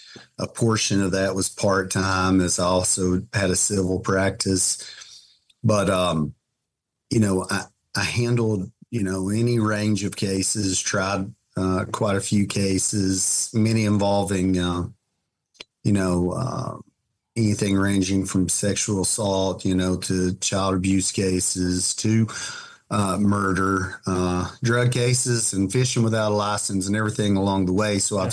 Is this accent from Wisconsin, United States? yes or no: no; Virgie, Kentucky, United States; I grew up in Eastern Kentucky. My wife and I both are natives of Pike County.